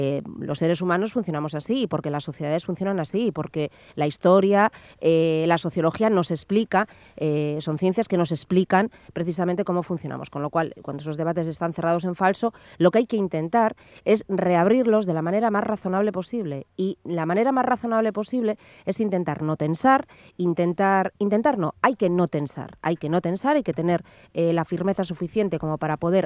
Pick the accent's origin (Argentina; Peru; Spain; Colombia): Spain; sobre todo cuando en un Estado como el nuestro, como el español, bueno, pues hubo demasiadas cosas que se quisieron tapar